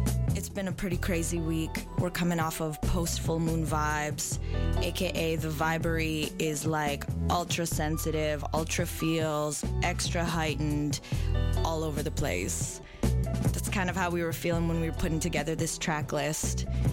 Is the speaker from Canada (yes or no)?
yes; Vancouver, British Columbia, Canada; I grew up in East